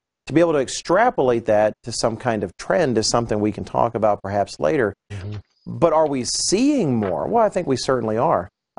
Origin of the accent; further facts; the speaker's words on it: United States; I'm an American. I tend to think of the events that have happened in the United States.